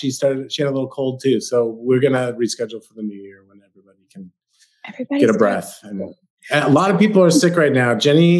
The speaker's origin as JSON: {"language": "English", "town": "San Diego", "region": "California", "country": "United States", "said": "I'm from San Diego, so it's like, bruh, can't handle the snow"}